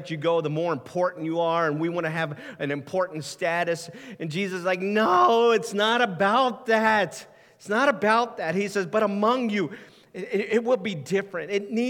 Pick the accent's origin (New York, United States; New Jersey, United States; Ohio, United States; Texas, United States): Ohio, United States; now in Wisconsin, United States; I grew up in Ohio. I grew up a Browns fan.